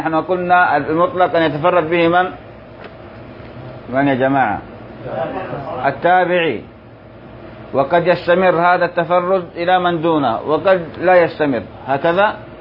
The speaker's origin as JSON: {"language": "Arabic", "town": "Homs", "region": "Homs Governorate", "country": "Syria", "said": "يا أهل حمص، ما أحد مننا أنا من حمص"}